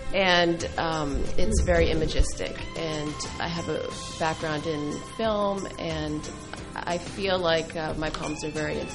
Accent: New England, United States; now in Harvard, United States; And I grew up in New England, though I am Greek. And my husband and I moved to the town of Harvard, Massachusetts

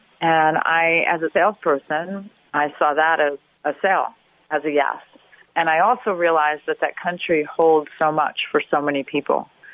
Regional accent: United States; And I knew I had to do something as a mother, as an American mother.

